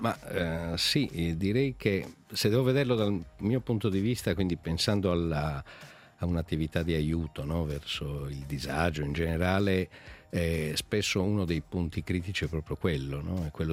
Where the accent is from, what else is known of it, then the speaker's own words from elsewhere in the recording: Sardinia, Italy; essendo sardo di origine